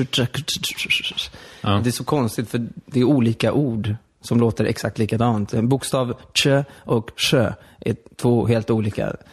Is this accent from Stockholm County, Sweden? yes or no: yes; Stockholm, Stockholm County, Sweden; var kommer du ifrån? Jag bara, jag är från Södermalm.